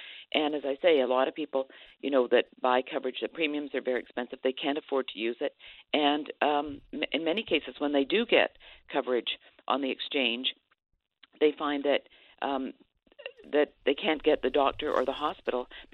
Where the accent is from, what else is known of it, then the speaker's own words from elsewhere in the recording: Canada; But I am Canadian. I grew up under a single-payer system